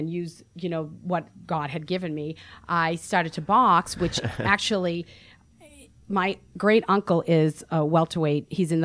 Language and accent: English; Boston, Massachusetts, United States; Around here, it's hard to distinguish. They think I'm from New York, but right. I'm a Boston girl.